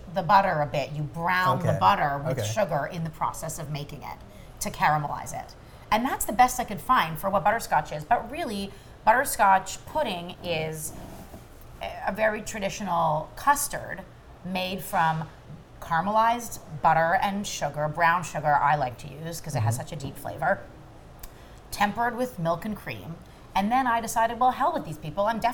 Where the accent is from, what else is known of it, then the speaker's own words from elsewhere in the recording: Toronto, Ontario, Canada; Growing up in Toronto, there was a place from as far back as I can remember, probably middle school